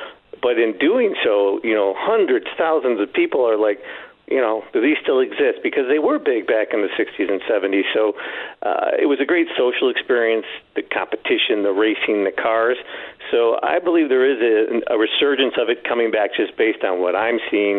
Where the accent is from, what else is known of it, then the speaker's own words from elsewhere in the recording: Detroit, Michigan, United States; And I didn't grow up riding the rails. And I grew up in the Motor City here seeing hot rods. And my dad worked in the car industry.